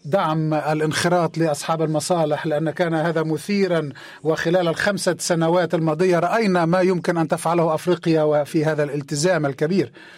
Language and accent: Arabic; Egypt; وأنا يمكن أن أدرب، أنا مدرب من مصر.